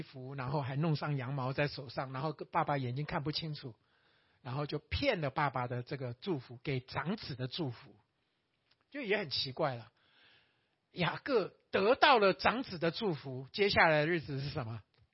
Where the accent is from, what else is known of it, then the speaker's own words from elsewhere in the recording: Taiwan; 我们台湾人讲叫白目啊